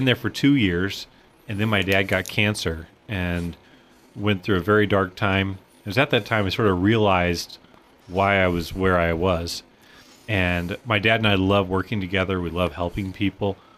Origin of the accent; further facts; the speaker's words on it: Altamont, United States; So I grew up in Altamont and then graduated from high school, married my high school sweetheart, and became a pastor.